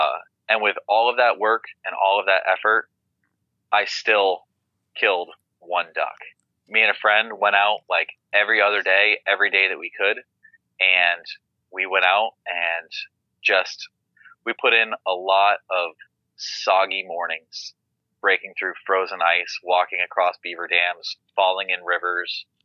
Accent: Maine, United States; because I'm from Maine and I have a love and affinity for Old Town.

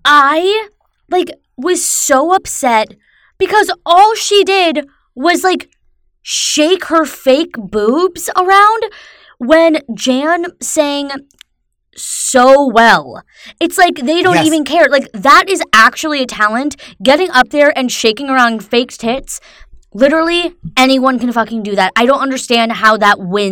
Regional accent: Bronx, New York, United States; born there; I was born in the Bronx, though. Yonkers is in New York, dummy.

